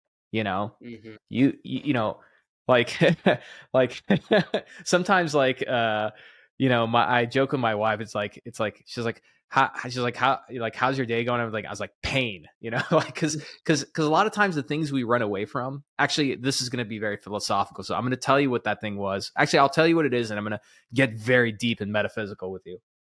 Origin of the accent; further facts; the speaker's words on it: Texas, United States; I was doing door to door sales in the Texas heat in a suit, calling on doctor's offices in my hometown.